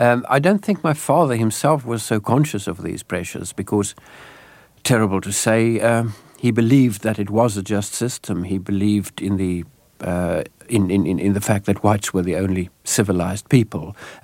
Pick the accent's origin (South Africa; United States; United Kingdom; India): South Africa; was exposed to many of my new friends there who viciously turned against me as a South African, as if I were co-responsible for what was happening.